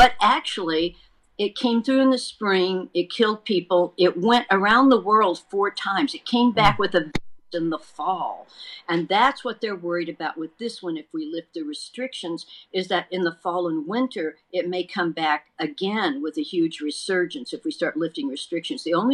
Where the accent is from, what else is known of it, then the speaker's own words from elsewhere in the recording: Texas, United States; my home state of Texas is still not doing a lot.